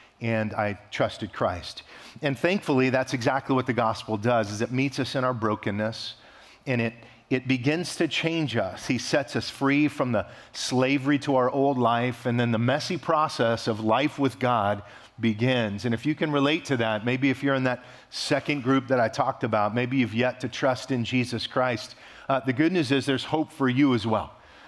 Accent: Fresno, California, United States; Like many of you, I grew up here in the Fresno, Clovis area.

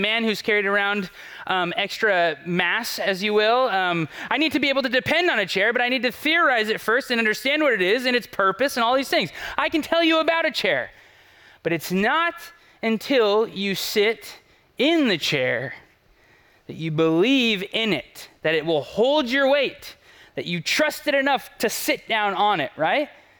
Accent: United States; mostly because I'm just an American and they're usually there, right?

